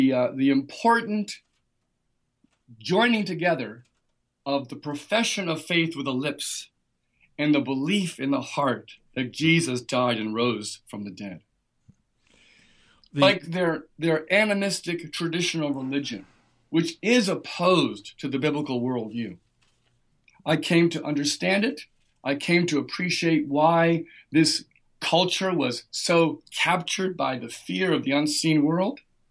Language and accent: English; New Jersey, United States; what I'm used to as an American citizen, someone who grew up in New Jersey